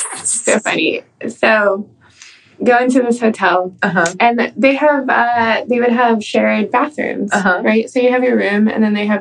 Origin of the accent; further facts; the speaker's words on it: United States; I'm like, I'm American. I don't know what I'm doing.